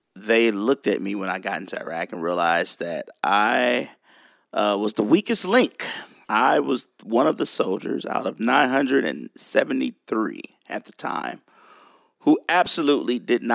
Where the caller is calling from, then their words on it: Nashville, Tennessee, United States; all the way in Tennessee, Nashville, Tennessee.